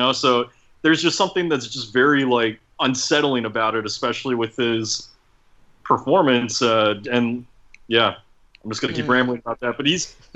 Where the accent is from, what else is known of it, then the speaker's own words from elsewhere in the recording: Midwest, United States; maybe because I grew up in the Midwest and drove by cornfields a lot